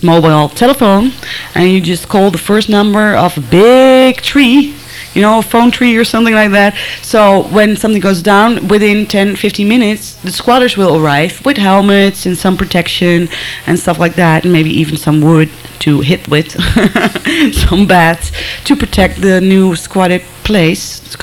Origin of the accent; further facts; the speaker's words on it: Amsterdam, North Holland, Netherlands; So I can talk about Amsterdam, of course, because it's my hometown